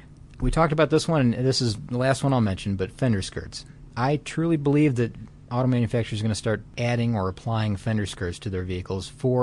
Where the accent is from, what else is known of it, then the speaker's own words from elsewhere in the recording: Detroit, Michigan, United States; I mean, I come from Detroit